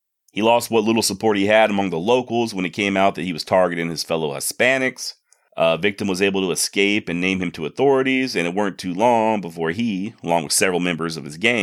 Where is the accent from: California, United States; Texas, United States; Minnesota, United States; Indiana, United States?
Texas, United States; Despite being born and raised in Texas, and despite knowing a little bit of the lingo, my mouth just doesn't work like it's supposed to.